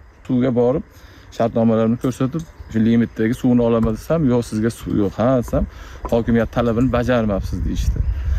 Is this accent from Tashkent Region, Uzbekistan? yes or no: no; Chust, Namangan Region, Uzbekistan; born there; now in Kashkadarya Region, Uzbekistan; Ben Namangan viloyati Chust tumanida tug'ilganman o'zim. 2019-yildan Qashqadaryo viloyatiga kelib, tadbirkorlikdan shug'ullanaman, dehqonchilik tadbirkorligimdan.